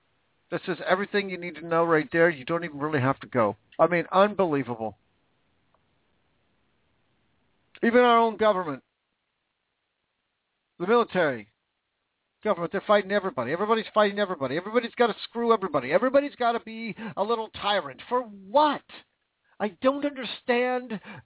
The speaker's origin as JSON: {"language": "English", "town": "Vancouver", "region": "Washington", "country": "United States", "tie": "born or raised there", "said": "Now, I grew up in Vancouver, Washington. It wasn't that far from Multnomah Falls in Oregon."}